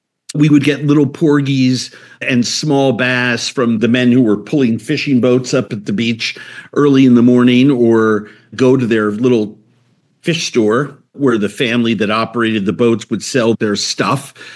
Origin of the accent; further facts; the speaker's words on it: Long Island, New York, United States; born there; I was immediately taken to the beach near our house in Long Island and dipped into the Atlantic